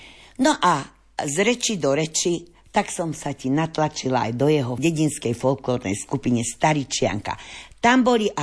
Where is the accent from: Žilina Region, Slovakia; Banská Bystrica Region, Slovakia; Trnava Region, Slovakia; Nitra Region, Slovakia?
Banská Bystrica Region, Slovakia; Dolné Príbelce; a pochádzam z Dolných Príbeliec. To je veľmi, veľmi pekná dedina.